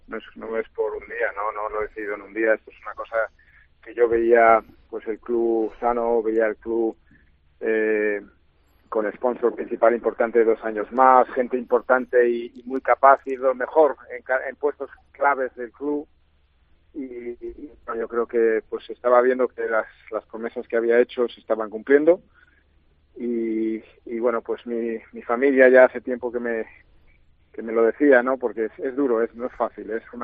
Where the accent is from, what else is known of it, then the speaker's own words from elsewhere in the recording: Madrid, Community of Madrid, Spain; born there; now in Valladolid, Spain; Yo vivo aquí, madrileño de nacimiento, pero me siento pucelano al 100%